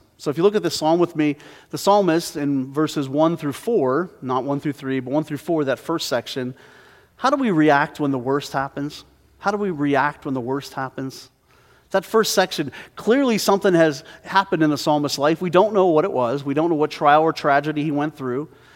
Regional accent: Pennsylvania, United States; We would travel the 20 miles from my hometown in Pennsylvania to our family cemetery, and we would decorate the gravestones.

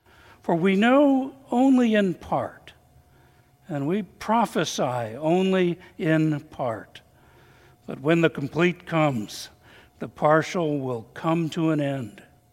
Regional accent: Salt Lake City, Utah, United States; When I was still a youngster growing up in Salt Lake City, I remember how pleased I was when my parents gave me a transistor radio for my birthday.

